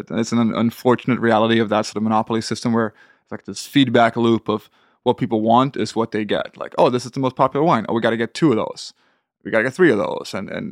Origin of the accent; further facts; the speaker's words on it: Sweden; So I kind of lucked out and got a good apartment in my hometown in the south of Sweden, which is a convenient sort of commute to Copenhagen.